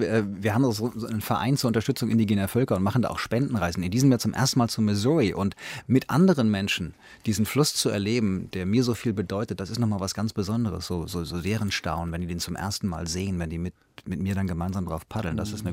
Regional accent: Hanau, Hesse, Germany; Ich bin in Hanau aufgewachsen.

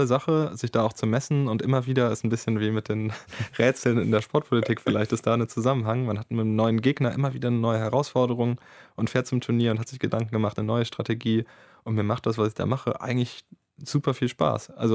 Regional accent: Dormagen, North Rhine-Westphalia, Germany; Mannschaftskollegen, mit denen ich schon aufgewachsen bin in Dormagen.

